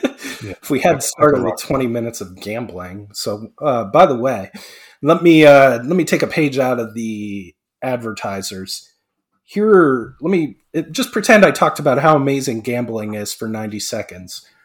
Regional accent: Pittsburgh, Pennsylvania, United States; So for me, growing up in Pittsburgh, a lot of Pirates.

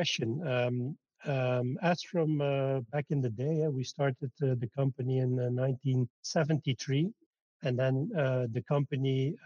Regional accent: Belgium; I'm from Belgium.

